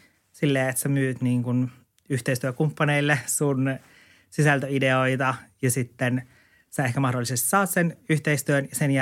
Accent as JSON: {"language": "Finnish", "region": "Lapland", "country": "Finland", "also_born_or_lived": "Oulu", "said": "mä oon alun perin kotoisin Lapista, eli koen olevani lappilainen. Mutta oon siis asunut myös pitkään Oulussa, joten se on mun semmoinen niin kuin kakkosidentiteetti."}